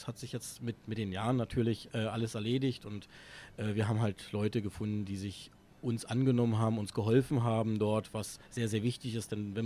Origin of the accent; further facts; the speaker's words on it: Berlin, Germany; wir sind aus Deutschland. Also ich komme aus Berlin